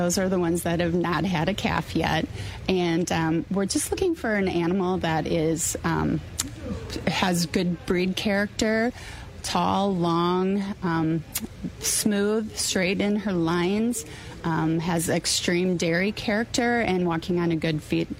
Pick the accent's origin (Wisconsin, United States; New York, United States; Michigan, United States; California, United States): Wisconsin, United States; Well, I come from Waukesha County, and for anyone in Wisconsin kind of knows the history that used to be cow capital of the world